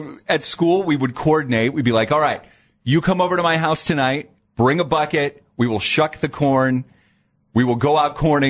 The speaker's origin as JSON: {"language": "English", "town": "Dover", "region": "Ohio", "country": "United States", "tie": "born or raised there", "also_born_or_lived": "Canton", "said": "Because I was born in Canton, and I lived there until I was in fourth grade, and then I moved to the Dover, New Philadelphia area."}